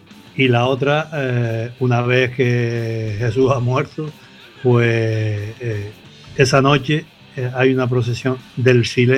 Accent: Arucas, Canary Islands, Spain; now in Las Palmas, Spain; aquí yo vivo en Las Palmas, pero mi pueblo es Aruca, mi ciudad.

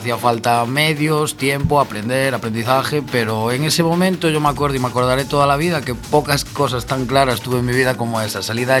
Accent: Narón, Galicia, Spain; Bueno, yo soy de Ferrol, de Narón.

